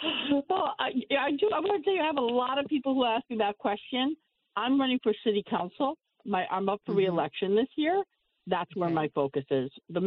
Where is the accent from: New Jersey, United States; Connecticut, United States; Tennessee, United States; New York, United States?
Connecticut, United States; Bridgeport; You know, I'm born and raised in Bridgeport. I'm a public school graduate.